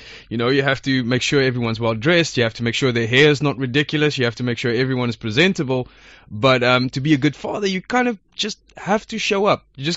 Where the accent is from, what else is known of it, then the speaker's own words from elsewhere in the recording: South Africa; where I'm from South Africa, and I drilled down a little bit deeper into this, and it turns out in South Africa it's relatively high